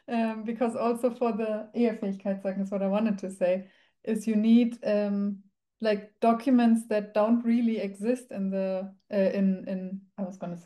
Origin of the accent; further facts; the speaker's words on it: Germany; I'm from Germany.